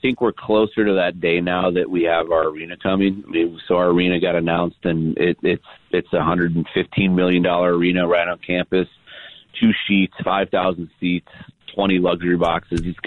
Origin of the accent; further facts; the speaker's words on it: Indiana, United States; And, and then obviously I grew up in Indiana. I'm a huge Bobby Knight fan.